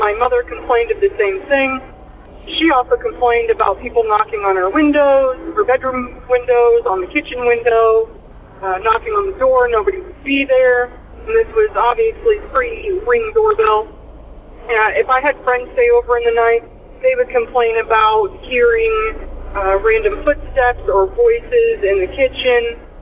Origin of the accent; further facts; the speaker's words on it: Illinois, United States; I am from Illinois.